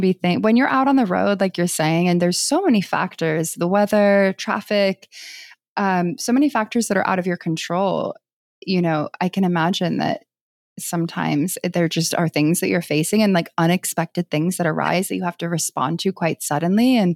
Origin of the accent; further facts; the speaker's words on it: East Coast, United States; also born or lived in England / Singapore; I'm from the East Coast. I mean, I lived in England growing up and I lived in Singapore, but this was a kind of landscape I had never seen.